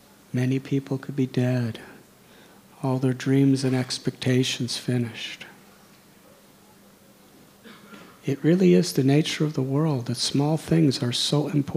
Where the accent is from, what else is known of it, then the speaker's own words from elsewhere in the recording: Chicago, Illinois, United States; I'm from Chicago, and we had a famous fire called the Chicago Fire.